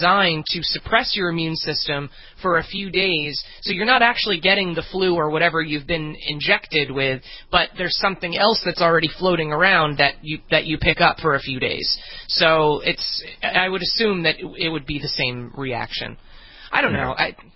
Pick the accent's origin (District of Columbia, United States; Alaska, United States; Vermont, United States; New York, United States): New York, United States; also born or lived in New Jersey; I grew up in New York, New Jersey.